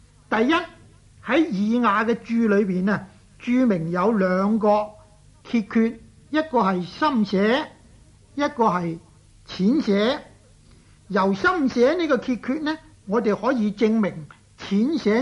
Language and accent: Cantonese; Guangdong, China; 又例如我们广东人所叫的曱甴